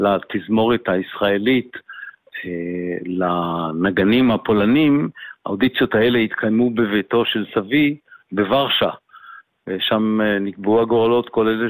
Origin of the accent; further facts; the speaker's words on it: Tel Aviv, Tel Aviv District, Israel; also born or lived in United States; אני יליד תל אביב ולמשפחה מוזיקלית.